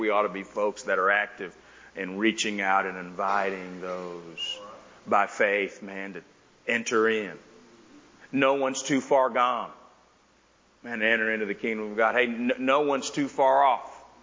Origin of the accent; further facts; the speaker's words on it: the South, United States; You know, again, I'm from the South, so it was more, internally.